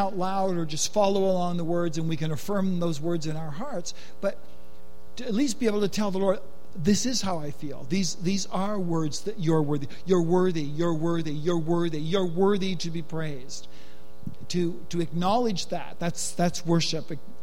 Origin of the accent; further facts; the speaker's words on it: Canada; growing up in Canada, communion, I don't know why I had this impression